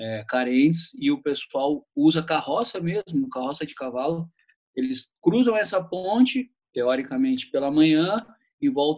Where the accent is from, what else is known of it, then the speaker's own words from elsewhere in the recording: Porto Alegre, Rio Grande do Sul, Brazil; na cidade de Porto Alegre, de onde eu sou natural.